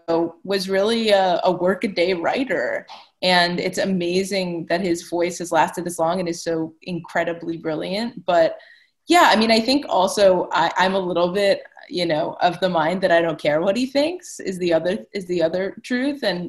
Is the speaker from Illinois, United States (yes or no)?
no; New York, United States; I'm from New York, so I'd be like, we go on a walk around New York.